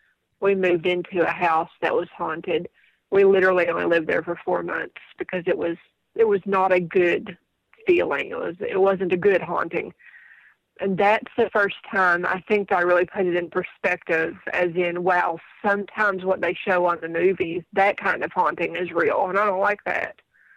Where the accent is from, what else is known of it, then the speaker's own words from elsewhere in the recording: Kentucky, United States; I grew up in Eastern Kentucky. We lived pretty far back in the mountains.